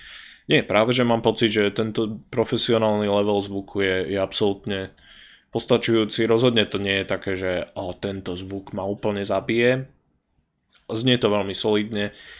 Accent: Žilina, Žilina Region, Slovakia; Ja som zo Žiliny a toto mi príde presne ako že Žilina, že je to industriálne, také ako také šedivé mesto, ale v niečom je tam fajn.

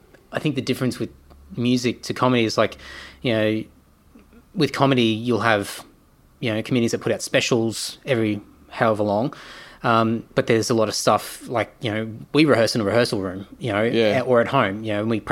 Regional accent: Brisbane, Queensland, Australia; I grew up in Brisbane.

